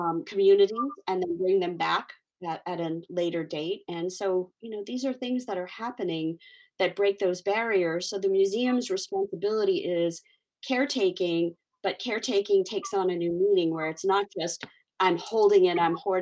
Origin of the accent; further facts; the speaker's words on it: United States; I grew up in the United States. I am of South Asian origin. My parents are, one parent is Bengali, one parent is Maharashtrian.